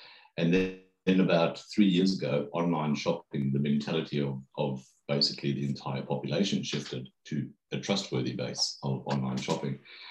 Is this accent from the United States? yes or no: no; South Africa; Growing up in South Africa, we had a fantastic junior arrangement over there